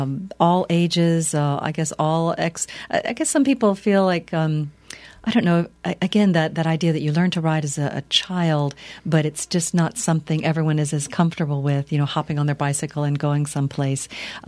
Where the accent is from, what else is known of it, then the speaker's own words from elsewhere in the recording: Lafayette, United States; at least when I was growing up in Lafayette.